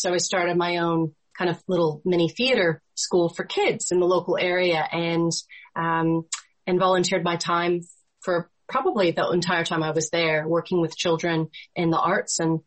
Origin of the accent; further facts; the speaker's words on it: Oregon, United States; also born or lived in Washington; parents and I really only made one real big significant move, and that was when I was about 8 years old. We moved from Washington State to Oregon State.